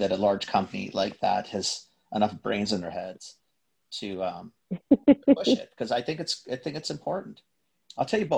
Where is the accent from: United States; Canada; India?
Canada; Everybody will end up being a Canadian, which is awesome. But the beauty of our country too, is we don't ever want us to all lose the background, right?